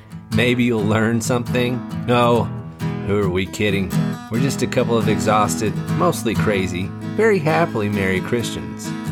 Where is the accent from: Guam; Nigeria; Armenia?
Guam; You see, I grew up on Guam, and although it's not quite the same as Fiji, we don't have Boxing Day, for example.